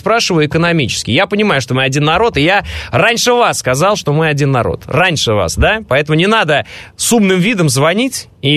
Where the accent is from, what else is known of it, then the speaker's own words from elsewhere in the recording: Kazakhstan; вот на зуб пробует Казахстан, в моем родном городе, извините, люди выходят на митинги.